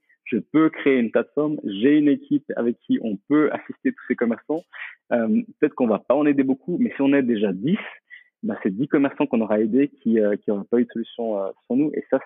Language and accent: French; Eritrea; Alors, d'origine, je viens d'Érythrée, en fait. Donc d'Afrique, et j'ai vraiment envie de me rapprocher du continent